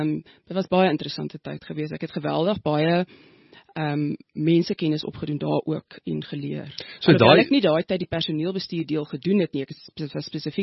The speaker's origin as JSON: {"language": "Afrikaans", "town": "Strand", "region": "Western Cape", "country": "South Africa", "tie": "born or raised there", "also_born_or_lived": "Pretoria", "said": "ek is in Pretoria gebore, maar ons het, is toe in die strand het ek groot geword, in Prachtig. Kaap. Daar het ek so met standaard 5 en vandag se graad 7, en toe is my pa weer terug verplaas Pretoria toe. En ek het in Pretoria gematrikuleer"}